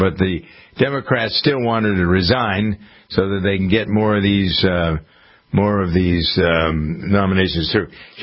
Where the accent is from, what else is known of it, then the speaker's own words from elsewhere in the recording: Framingham, Massachusetts, United States; There used to be a plant here in in my hometown of Framingham.